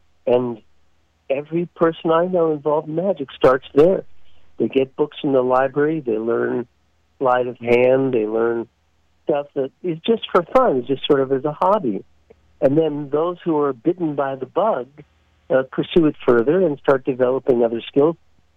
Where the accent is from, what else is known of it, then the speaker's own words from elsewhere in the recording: Los Angeles, California, United States; now in Reno, United States; No, I'm from Los Angeles originally, but I live in Reno now.